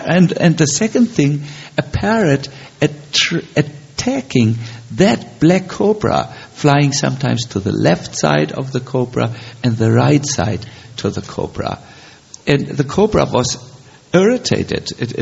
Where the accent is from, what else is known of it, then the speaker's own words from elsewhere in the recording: Germany; English is a second language; You know, we are from Germany. We are a little intense by nature.